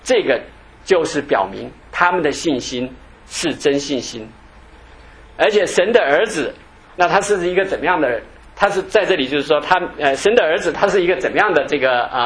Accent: China; 因为我们中国人就是说这个神的这个定义其实是很广泛的。

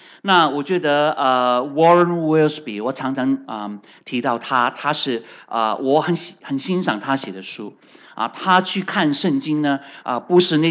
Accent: China; 你只要撑过去，守得云开就见月明，我们中国人都这样提醒啊。

